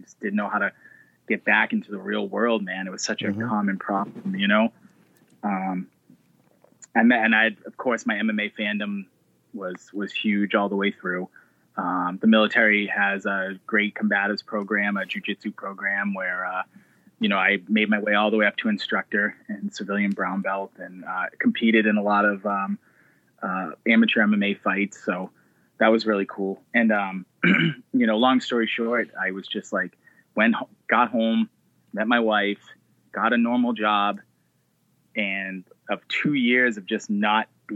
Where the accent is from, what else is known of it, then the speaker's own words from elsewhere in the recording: Boston, Massachusetts, United States; there's boxing gyms close where I grew up in South Boston that I pretty much grew up in my entire life.